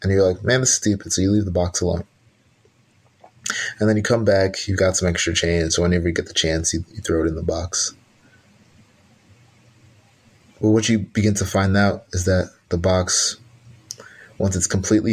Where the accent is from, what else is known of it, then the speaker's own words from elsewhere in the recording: New York, United States; I'm from New York. A lot of people don't say good morning.